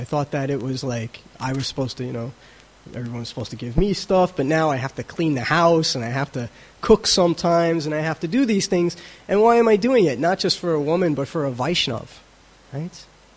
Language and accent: English; United States; see, I'm an American, and so Americans, we do, I don't know if they do it in Europe, they call a New Year's resolution.